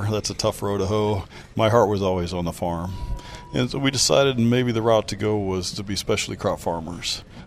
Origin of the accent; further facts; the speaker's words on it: Morton, Illinois, United States; My hometown of Morton, we claim to be the pumpkin capital of the world